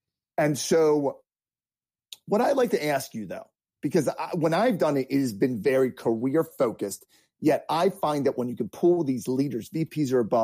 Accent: Baltimore, Maryland, United States; So my friends who are New Yorkers, I'm from Baltimore. My mother was from Queens.

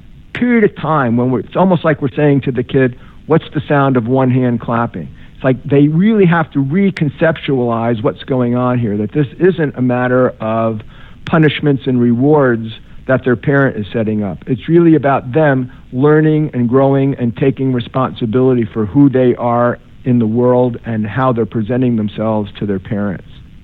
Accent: New Jersey, United States; as a boy growing up in New Jersey.

